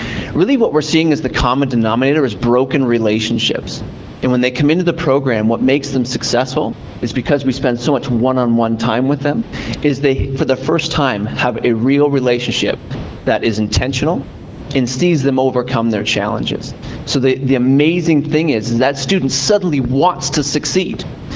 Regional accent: Canada; I'm Canadian, if you can't hear any accent. And in Canada, I had several of my own businesses as well.

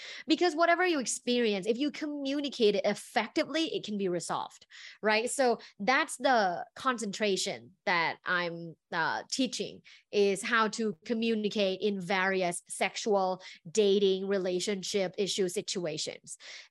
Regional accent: Thailand; So I grew up in Thailand in a very like sexually repressed environment.

